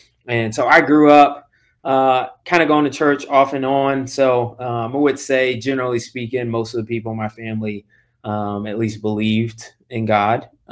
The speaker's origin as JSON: {"language": "English", "region": "New York", "country": "United States", "tie": "born or raised there", "said": "I grew up in New York. So born in a city, Brooklyn, Queens, Long Island, where I graduated high school."}